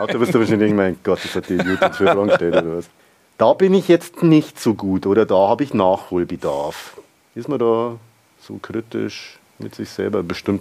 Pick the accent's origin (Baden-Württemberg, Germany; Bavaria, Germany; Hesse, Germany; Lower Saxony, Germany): Bavaria, Germany; in meiner Heimat Niederbayern da tätig bin